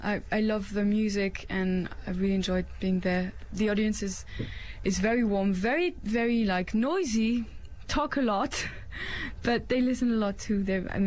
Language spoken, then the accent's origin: English; Paris, Île-de-France, France; Yeah, around Paris and Paris. But now I just live on tour.